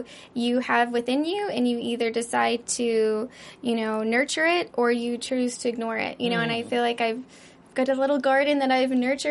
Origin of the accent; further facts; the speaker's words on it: Las Vegas, Nevada, United States; I mean, I grew up in Vegas, so I saw sex all over the place.